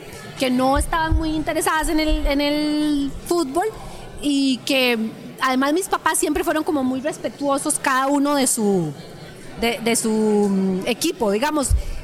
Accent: Nicoya, Guanacaste, Costa Rica; pues porque soy de Nicoya y siempre he visto el equipo

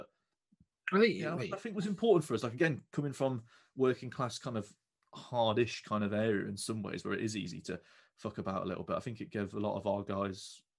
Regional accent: Midlands, United Kingdom; We're hard. We're from the Midlands.

